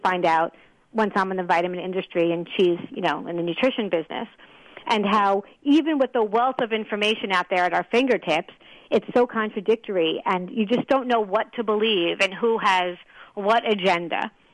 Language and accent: English; New York, United States; I mean, I am from New York, so I met with the aides of some New York senators and congressmen.